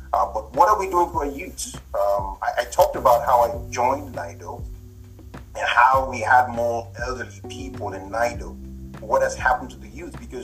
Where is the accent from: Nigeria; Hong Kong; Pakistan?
Nigeria; now in United States; I've been in America for 15 years. I've done this, I've done this as a Nigerian.